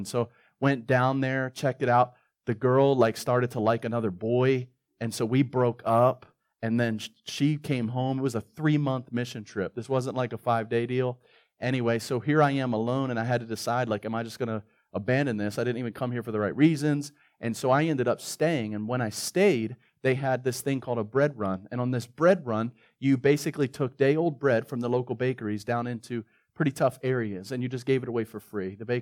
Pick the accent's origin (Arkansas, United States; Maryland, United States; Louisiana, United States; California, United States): Maryland, United States; Baltimore; And I grew up in poverty in Baltimore, and so I knew what poverty looked like, felt like, and lived.